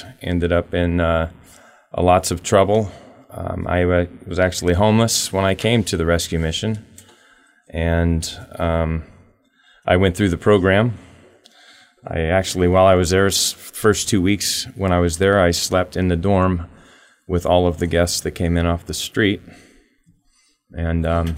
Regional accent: California, United States; I've been born and raised in Humboldt County ever since I can remember.

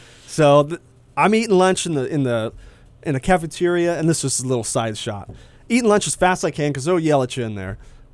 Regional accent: Hoopa, California, United States; I'm from Hoopa.

